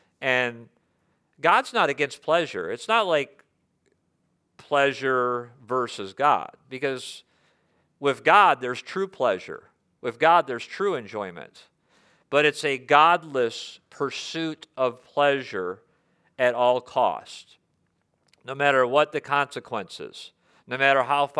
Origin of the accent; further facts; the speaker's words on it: United States; Now, I think from an American perspective, because I'm an American.